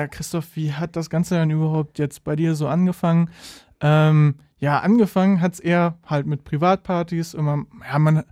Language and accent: German; Vreden, North Rhine-Westphalia, Germany; also born or lived in Ahaus; Ja, ich komme direkt aus Vreden, also ja, von zu Hause aus direkt hierher.